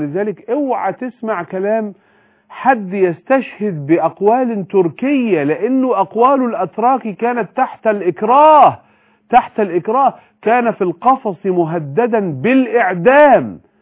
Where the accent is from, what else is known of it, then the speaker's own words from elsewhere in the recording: Egypt; نحن في مصر